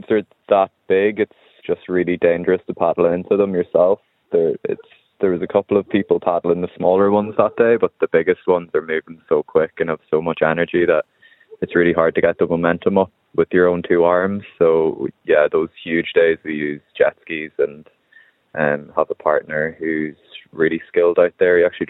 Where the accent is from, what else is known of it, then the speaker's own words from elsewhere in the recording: Bundoran, Ulster, Ireland; I'm from Bundoran myself